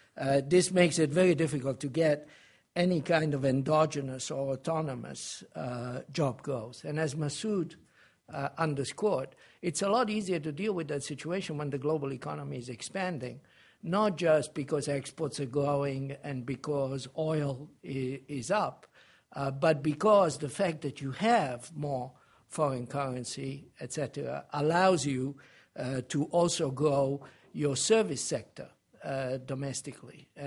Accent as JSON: {"language": "English", "country": "Libya", "said": "I mean, I'm originally from Libya, and I visited Libya"}